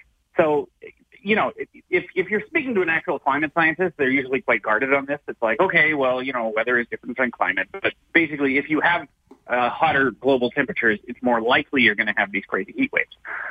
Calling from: Victoria, British Columbia, Canada; So I'm speaking here from Victoria.

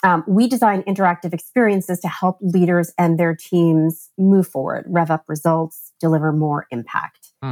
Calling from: New Jersey, United States; I am recording from New Jersey.

